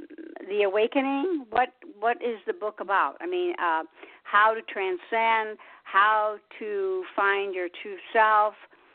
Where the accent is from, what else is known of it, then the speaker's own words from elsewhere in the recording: United States; I mean, see, I'm from the States and I've never been out of the States.